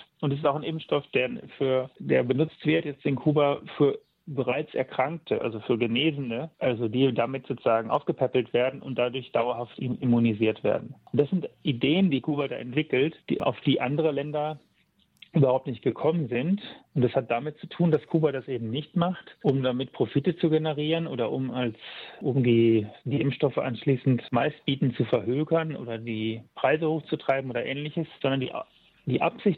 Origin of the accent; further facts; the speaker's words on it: Mainz, Rhineland-Palatinate, Germany; die hier zum Beispiel in meiner Heimatstadt Mainz hergestellt werden